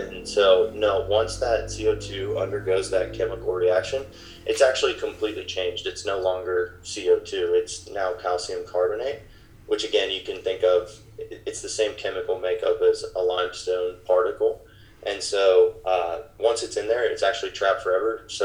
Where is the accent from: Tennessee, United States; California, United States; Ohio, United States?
Tennessee, United States; Knoxville; I grew up in Knoxville, Tennessee, went to Middle Tennessee State University